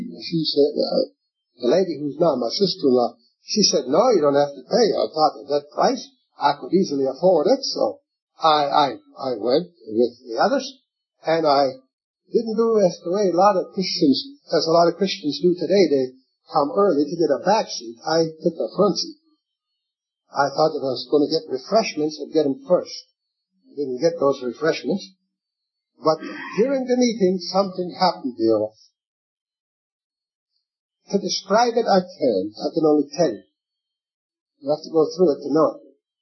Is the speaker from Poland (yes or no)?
yes; Poland; moved away; When I came from Poland, I was wild. I mean physically rotten. I was like an animal because I had been treated like one.